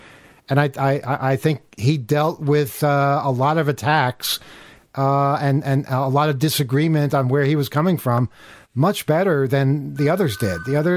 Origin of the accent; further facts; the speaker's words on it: Staten Island, New York, United States; Yeah, I'm definitely Staten Island.